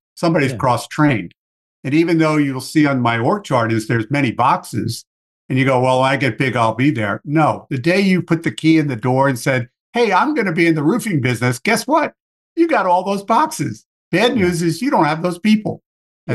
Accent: New York, United States; accent: New York; now in Arizona, United States; Yeah, so I have a trace of my New York accent, although I've been living 22 years in Arizona.

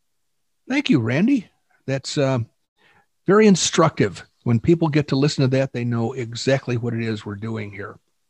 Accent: Oklahoma, United States; And the reason I say naked is because I'm from Oklahoma.

